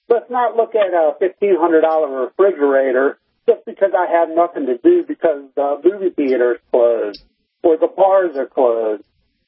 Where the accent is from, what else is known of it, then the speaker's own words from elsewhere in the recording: North Carolina, United States; Hi, I'm actually from Daredevil Hills, North Carolina.